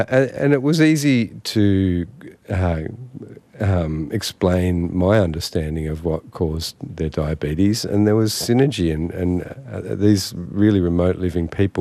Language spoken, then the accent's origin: English; Sydney, New South Wales, Australia; I grew up in Sydney. I went to Sydney University